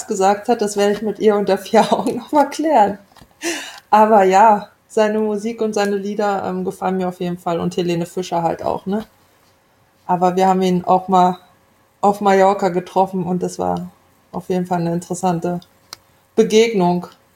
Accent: Potsdam, Brandenburg, Germany; Ich komme ja aus Potsdam. Das ist eine ganz andere Gegend.

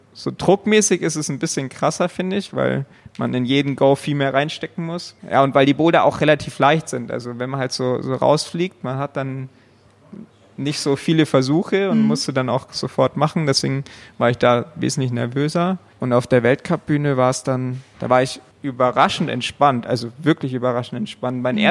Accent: Bavaria, Germany; Also ich komme aus dem Allgäu.

